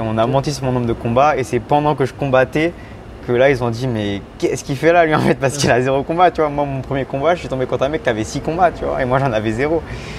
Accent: Savigny-le-Temple, Île-de-France, France; je viens de Savigny-le-Temple. Enfin, je boxais à Savigny-le-Temple.

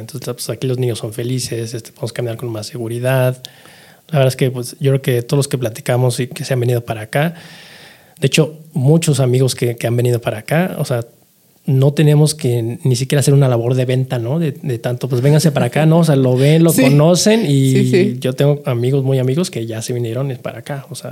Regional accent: Guadalajara, Jalisco, Mexico; also born or lived in Sonora / Mexico City; Yo crecí en Guadalajara. Okay. Yo me considero tapatío, aunque no nací ahí, ¿no? Toda mi familia es de allá, pero tuve la fortuna por viaje de mi familia. No nací ahí, nací en San Luis, Río Colorado, en Sonora.

